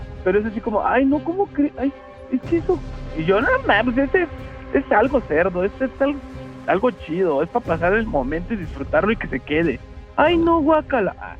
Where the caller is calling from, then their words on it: Iztapalapa, Mexico City, Mexico; De aquí, de Iztapalapa.